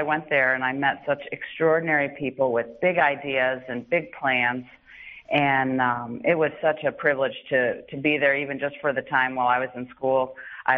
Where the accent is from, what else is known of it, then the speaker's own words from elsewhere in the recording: Jackson, Michigan, United States; I grew up in Jackson and had a great family structure. My mom was a principal at East Jackson Middle School. My dad worked at Consumers Energy.